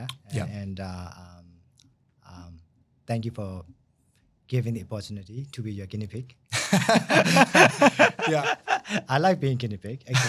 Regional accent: Myanmar; English is a second language; moved away; So I left from my home country, which is called Burma or Myanmar, mm-hmm. in 1998.

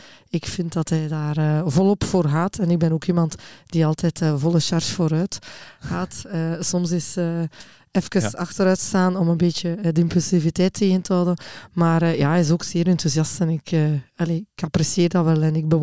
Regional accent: Flanders, Belgium; ik ben ook geboren en getogen in de Denderstreek.

